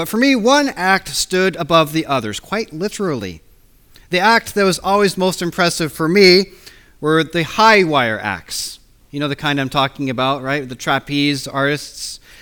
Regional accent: United Kingdom; moved away as an adult; now in United States; This kind of day, I find I must walk a tightrope between my own upbringing, my own culture, and this wonderful place that Heather and I call our home. The United States and the United Kingdom are very similar

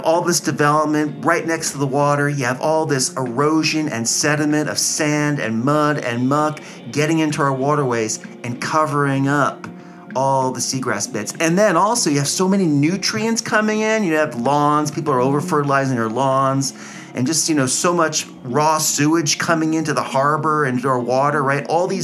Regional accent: New Jersey, United States; I remember as a kid growing up in Barnegat Bay, we didn't find a lot of seahorses.

